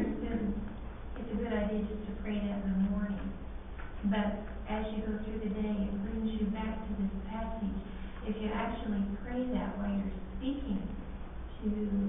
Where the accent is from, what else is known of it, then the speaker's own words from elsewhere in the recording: Shattuck, Oklahoma, United States; oh, I'm from Shattuck.